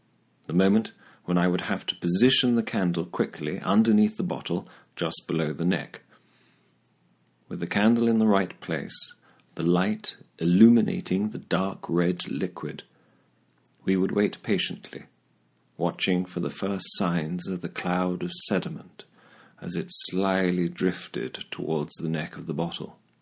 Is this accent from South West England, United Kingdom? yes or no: no; Oxford, South East England, United Kingdom; my father was very proud of being Welsh. On a Saturday afternoon during winter, though growing up in Oxford